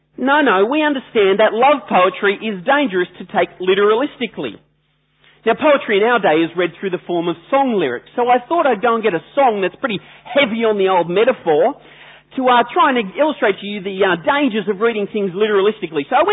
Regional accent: Australia; The technical term for this is genre, or as the French say, genre. But we're Australian, so we say genre.

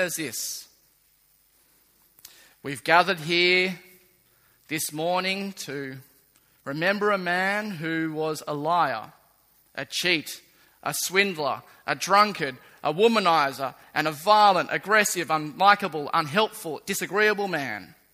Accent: Manly Warringah, New South Wales, Australia; I grew up in Manly Warringah, like the other three people in this whole church that support Manly.

